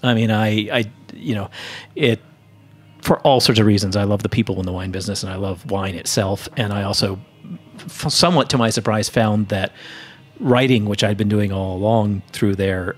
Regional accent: Texas, United States; So, I mean, the initial thing is that I didn't start out in a wine-drinking family in the slightest. I grew up in Texas.

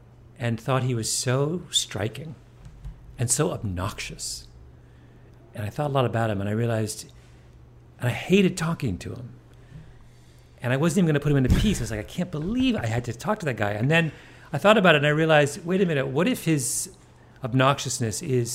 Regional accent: Canada; I grew up in Canada

